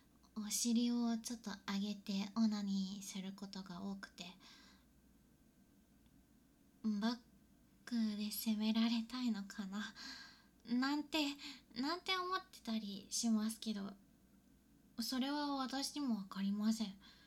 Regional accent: Tokyo, Japan; 出身は東京都です。

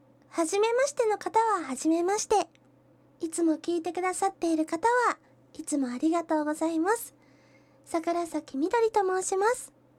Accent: Kyushu, Japan; 出身地は、九州のどこかです。食べ物の美味しいところです。

